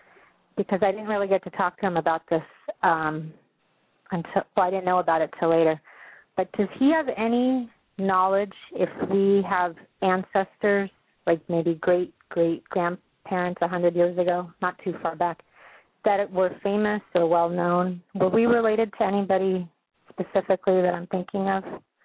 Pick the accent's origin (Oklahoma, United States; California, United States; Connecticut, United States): California, United States; also from California.